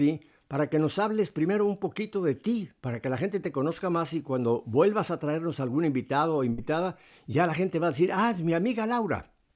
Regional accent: Mexico; en mi país, México

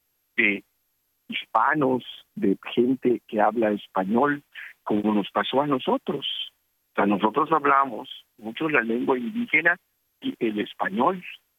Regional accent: Yucatán, Mexico; lo que somos los yucatecos. No somos ni mayas, ni somos españoles.

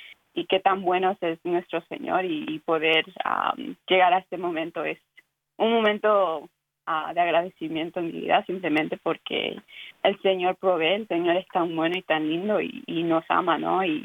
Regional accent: Philadelphia, Pennsylvania, United States; porque soy de Filadelfia

